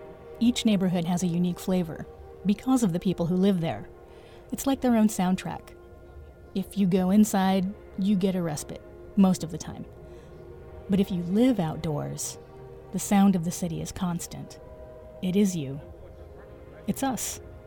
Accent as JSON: {"language": "English", "town": "Los Angeles", "region": "California", "country": "United States", "tie": "born or raised there", "said": "We begin in my hometown, Los Angeles, California"}